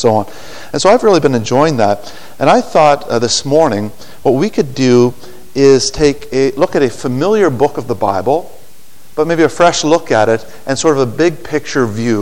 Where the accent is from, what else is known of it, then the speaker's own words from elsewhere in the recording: Prince Edward Island, Canada; also born or lived in Nova Scotia; Myself, I'm from the east coast of Canada. I grew up in most of my life in Prince Edward Island. I was born in Nova Scotia and lived in Nova Scotia until I was about 8 years old.